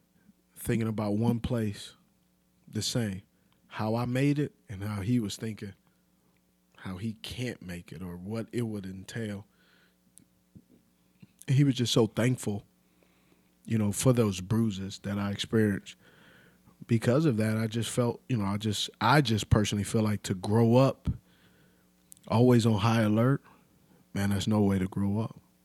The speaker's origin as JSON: {"language": "English", "town": "Los Angeles", "region": "California", "country": "United States", "tie": "born or raised there", "lives_now": "Charlotte, United States", "said": "Charlotte's the place where I call home. But the place that I call my hometown, where I'm from, man, is L.A. And L.A. taught me a lot."}